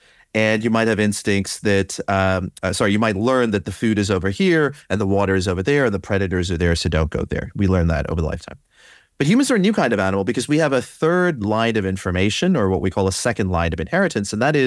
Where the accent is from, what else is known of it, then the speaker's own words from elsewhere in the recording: Botswana; I grew up in Botswana at a time when, you know, Mandela was voted into power.